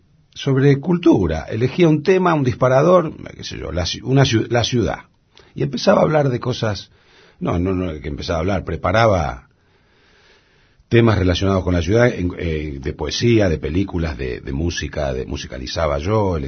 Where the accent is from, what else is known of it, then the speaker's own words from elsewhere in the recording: Rosario, Santa Fe, Argentina; Yo soy uno de Rosario, de Barrio Belgrano